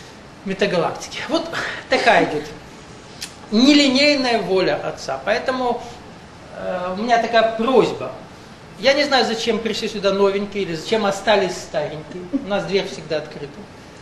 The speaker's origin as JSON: {"language": "Russian", "region": "North Caucasus", "country": "Russia", "tie": "born or raised there", "also_born_or_lived": "Siberia", "said": "Это я вырос в детстве на Кавказе, в Сибири родился, родители переехали на Кавказ, и у нас в республике, где я заканчивал школу"}